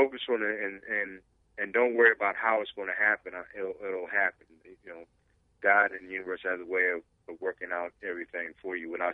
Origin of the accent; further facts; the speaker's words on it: Omaha, Nebraska, United States; I grew up in Omaha, Nebraska. I went to Central and I played.